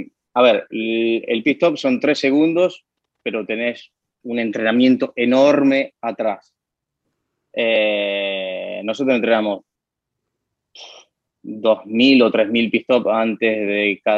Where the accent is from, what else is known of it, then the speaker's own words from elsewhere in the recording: Argentina; Que hay veces que, como gran argentino, queremos cortar pasos y llegar a las cosas más rápidas.